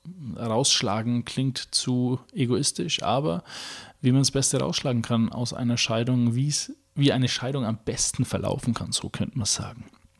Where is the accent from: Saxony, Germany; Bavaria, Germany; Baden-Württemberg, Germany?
Bavaria, Germany; accent: Franconian; Falls du denkst, ich rede zu fränkisch, ich glaube, ich klinge oberdeutsch.